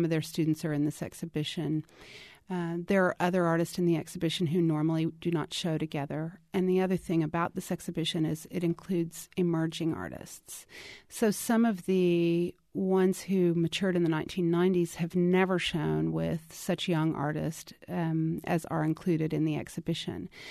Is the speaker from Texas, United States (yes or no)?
yes; Texas, United States; I've been to Mexico because I was raised in Texas all my life, to the borders and to the beach towns and whatever.